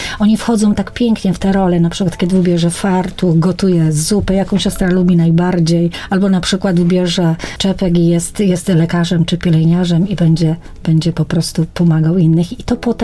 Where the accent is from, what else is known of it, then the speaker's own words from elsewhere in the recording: Kraków, Lesser Poland, Poland; jak byłam jeszcze na południu Polski, no bo pochodzę z Krakowa